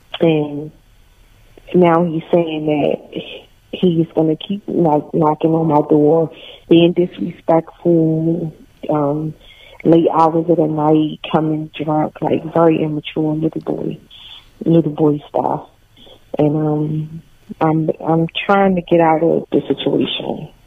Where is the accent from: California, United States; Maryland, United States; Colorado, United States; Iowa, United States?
Maryland, United States; Baltimore; I'm from Baltimore